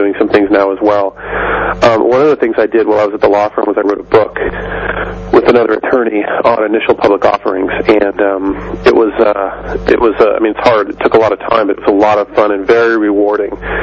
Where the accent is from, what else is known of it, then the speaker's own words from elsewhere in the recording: California, United States; also born or lived in London, United Kingdom; I grew up in California. Also spent about 3 years in near London with my parents when I was younger.